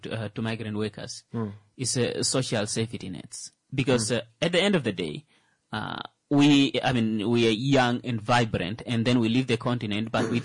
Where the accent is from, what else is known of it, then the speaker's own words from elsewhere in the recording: Namibia; we are not from here. Yeah. We are from Namibia.